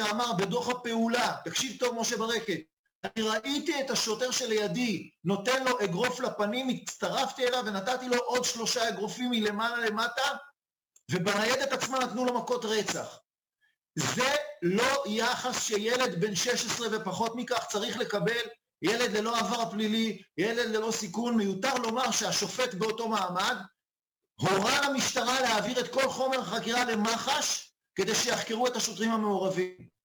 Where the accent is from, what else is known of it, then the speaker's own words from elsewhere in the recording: Netanya, Central District, Israel; אני גדלתי בנתניה, ואני מכיר טרמינולוגיה של אוכלוסייה שנמצאת תחת עינה הפקוחה של המשטרה